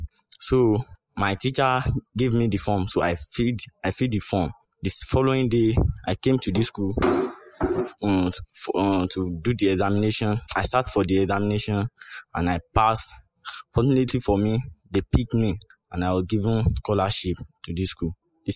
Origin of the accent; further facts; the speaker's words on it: Borno, Nigeria; now in Lagos, Nigeria; Actually, I'm from Borno State, but due to some circumstances, I traveled to Lagos to come and stay with my father.